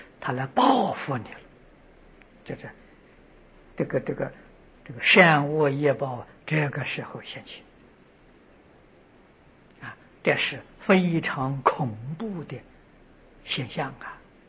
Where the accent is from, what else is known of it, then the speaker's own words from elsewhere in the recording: China; 我们中国人讲灵魂还没有离开身体啊